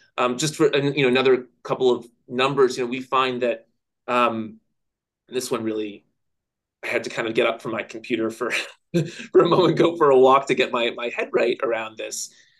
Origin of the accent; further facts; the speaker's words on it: United States; And that was a tough one to swallow as an American looking at those data.